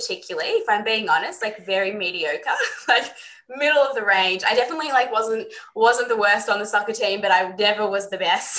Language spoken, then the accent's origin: English; Melbourne, Victoria, Australia; growing up in Melbourne and deciding what I wanted to do with university